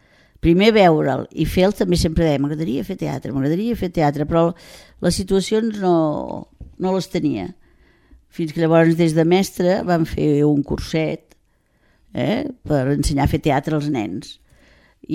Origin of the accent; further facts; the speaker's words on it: Tarragona, Catalonia, Spain; born there; A Tarragona. Tarragona capital.